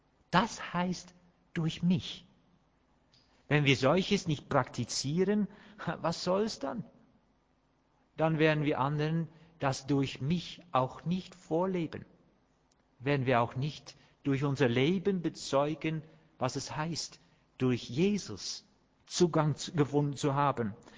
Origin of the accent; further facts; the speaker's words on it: Netherlands; German is a second language; moved away as an adult; now in Germany; Ich kann das von mir aus so sagen, ich bin ja Holländer.